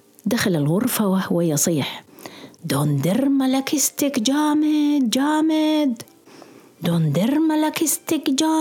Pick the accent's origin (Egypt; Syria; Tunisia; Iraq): Iraq; Hillah, Babylon Governorate; أول تعييني مثل ما كان وما زال يسمى بالقرى والأرياف كان في الحلة مسقط رأسي، وبعد فترة عملت في وزارة الصحة في بغداد